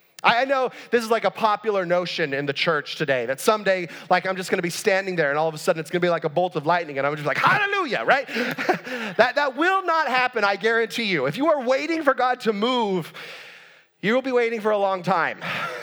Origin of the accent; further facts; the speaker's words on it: California, United States; growing up in Southern California in relatively low-income family, Disneyland was like a maybe once a year thing for our family